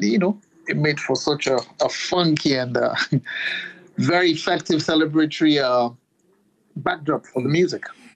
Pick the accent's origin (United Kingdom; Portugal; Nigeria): Nigeria; now in United States; which is something we heard a lot of whilst I was growing up in Nigeria as well